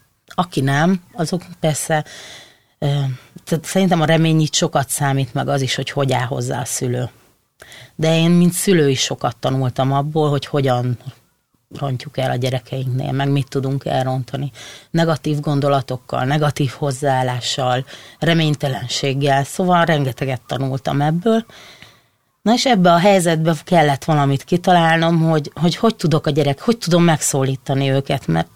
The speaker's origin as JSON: {"language": "Hungarian", "town": "Nagykanizsa", "region": "Zala", "country": "Hungary", "tie": "born or raised there", "lives_now": "Budapest, Hungary", "said": "Nagy Kanizsán nőttem fel."}